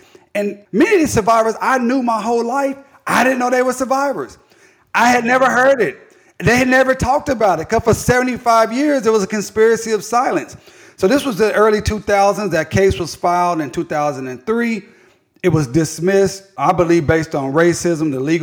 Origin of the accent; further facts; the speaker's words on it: Tulsa, Oklahoma, United States; I'm from North Tulsa, and I raised my hand